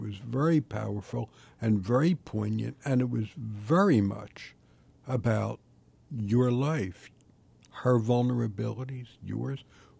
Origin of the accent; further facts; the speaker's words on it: Pleasantville, New Jersey, United States; Now about my growing up in Pleasantville, New Jersey, and what that was like.